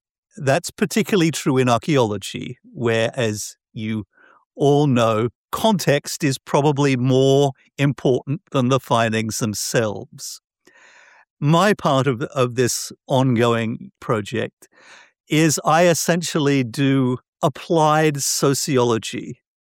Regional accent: Australia; but I am Australian.

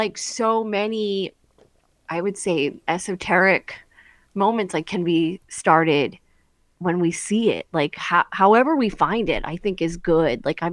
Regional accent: New Jersey, United States; I grew up on the Jersey Shore.

